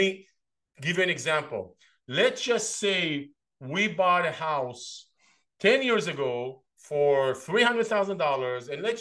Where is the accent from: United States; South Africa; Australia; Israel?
Israel; English is a second language; moved away; Obviously, you know by now, I grew up in Israel. I'm a foreigner to this country. I've been here for 20 years, but I'm still a foreigner.